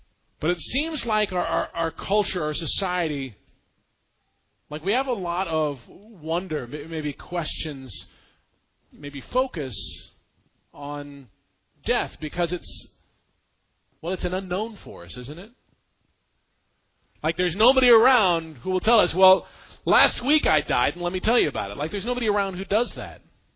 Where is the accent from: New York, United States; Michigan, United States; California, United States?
California, United States; Santa Clarita; I grew up up in Santa Clarita, which is up north of Los Angeles.